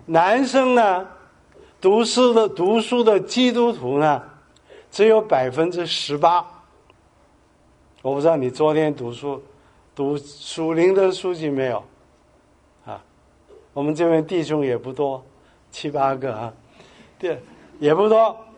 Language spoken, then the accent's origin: Chinese; South Korea; 像我在韩国长大的时候，在这个韩战之前呢